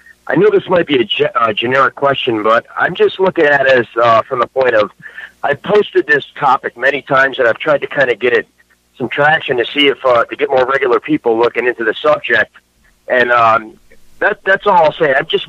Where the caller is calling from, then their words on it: New York, United States; from New York.